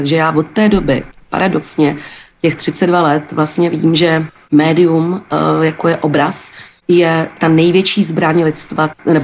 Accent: Turnov, Liberec Region, Czechia; já jsem z malého města, já jsem z Turnova

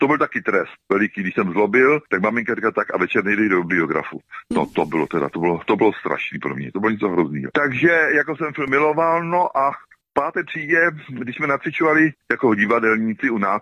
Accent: Oštice, South Bohemian Region, Czechia; já jsem šel okamžitě do knihovny, jak u nás v Oštících, tak ve Volyni

